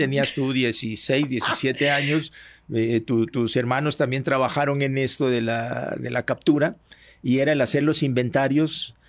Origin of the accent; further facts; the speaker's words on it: Colombia; moved away as an adult; now in Mexico; Aunque yo nací en Colombia hace 72 años, tengo 46, voy a cumplir 47 años de vivir en este bello país que me acogió